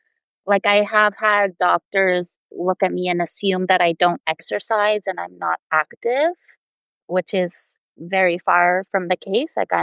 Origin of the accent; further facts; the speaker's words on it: Toronto, Ontario, Canada; growing up in Toronto, Canada